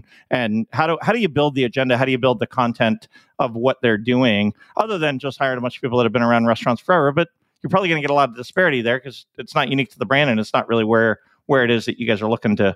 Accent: New Jersey, United States; I'm from Jersey originally, and so I got half my family's a huge Mets fan, half my family's huge Yankees fan.

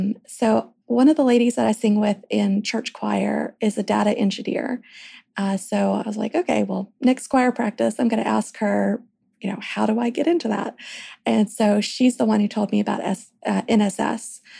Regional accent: Nashville, Tennessee, United States; also born or lived in Scotland; I'm from Nashville, born and bred. But I ended up moving to Scotland to attend university, and I studied food bioscience over there.

